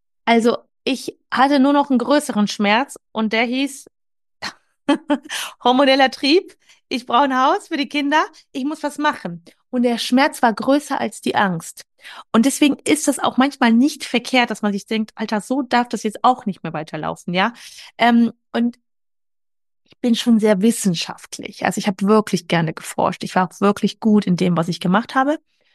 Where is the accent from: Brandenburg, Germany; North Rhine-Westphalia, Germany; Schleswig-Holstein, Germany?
North Rhine-Westphalia, Germany; Wuppertal; now in Munich, Germany; aufgewachsen bin ich im Wuppertal und studiert habe ich in Düsseldorf.